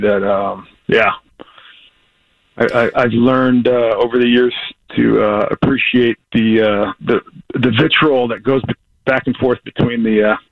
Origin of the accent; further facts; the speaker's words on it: West Coast, United States; growing up on the West Coast, I would love to see the Pac-12 be able to do a lot better than it has been.